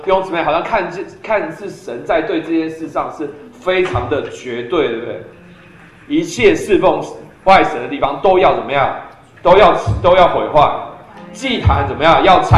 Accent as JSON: {"language": "Chinese", "country": "China", "said": "那你知道对我们中国人其实圣诞节其实还好啊"}